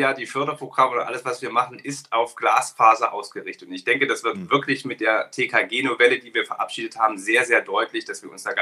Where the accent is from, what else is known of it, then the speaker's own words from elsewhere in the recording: Ilmenau, Thuringia, Germany; Aber allein in meiner Heimatstadt in Ilmenau, eine kleine Stadt in Thüringen